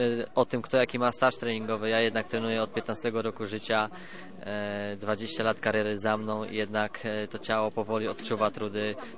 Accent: Wejherowo, Pomeranian Voivodeship, Poland; born there; Urodziłem się w Wejherowie. Całą karierę, że tak powiem, trenuję w Wejherowie

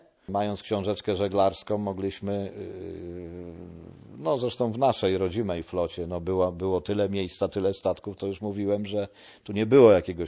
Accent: Wejherowo, Pomeranian Voivodeship, Poland; Nie jesteście z Gdyni. No ja odpowiadam, że nie. A skąd jesteście? No z Wejherowa.

